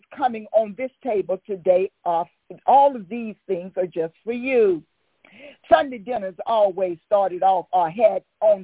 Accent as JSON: {"language": "English", "town": "Monticello", "region": "Mississippi", "country": "United States", "said": "I'm from Monticello, Mississippi, a little old country town there in the state of Mississippi."}